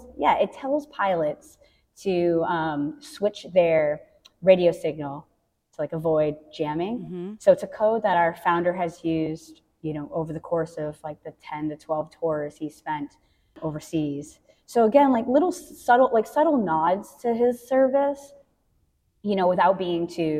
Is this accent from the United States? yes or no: yes; Massachusetts, United States; I grew up in Central Mass.